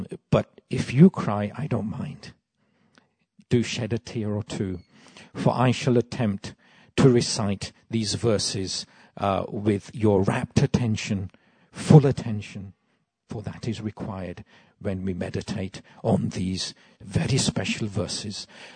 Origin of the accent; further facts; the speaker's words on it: United Kingdom; Yeah, we're all British, by the way.